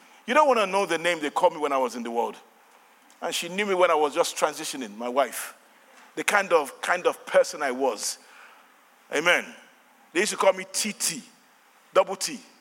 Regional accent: Nigeria; accent: Nigerian; Sorry, I know it's my Nigerian accent, but be blessed.

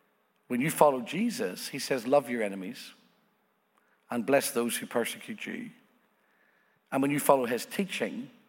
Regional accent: Northern Ireland, United Kingdom; I come from Northern Ireland.

